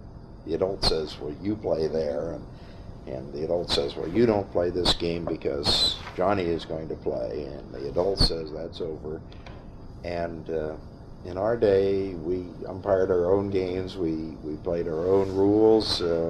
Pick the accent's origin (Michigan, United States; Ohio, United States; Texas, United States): Ohio, United States; Alliance; of the college being part of Alliance, and always seemed to live just on the edge of the campus. I grew up on State Street